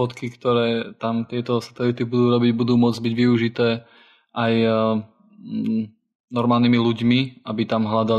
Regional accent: Rožňava, Košice Region, Slovakia; now in Bratislava, Slovakia; ja pochádzam z Rošňavy a bývam v Bratislave

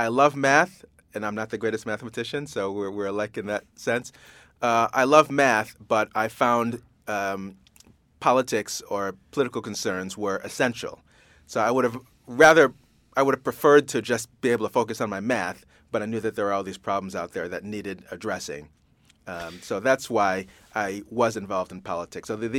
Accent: Brockport, New York, United States; In upstate New York. So there's a suburb of Rochester called Brockport.

